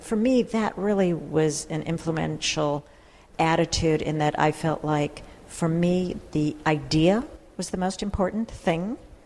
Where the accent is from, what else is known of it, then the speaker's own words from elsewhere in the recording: New York City, New York, United States; I was born in the Bronx, New York. I was a child of immigrant parents.